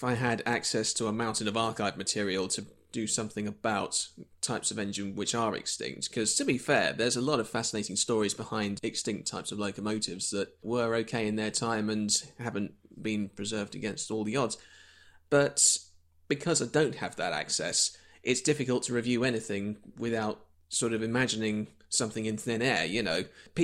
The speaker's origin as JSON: {"language": "English", "town": "Harrogate", "region": "Yorkshire and the Humber", "country": "United Kingdom", "tie": "born there", "said": "I was born in Harrogate in 1987"}